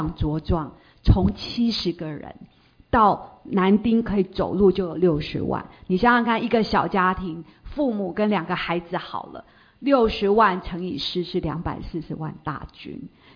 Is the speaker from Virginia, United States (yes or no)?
no; California, United States; 弟兄姐妹平安，我来自加州